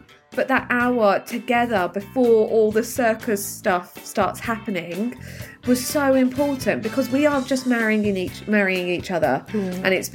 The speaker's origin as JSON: {"language": "English", "region": "London", "country": "United Kingdom", "said": "I'm a stylist from London."}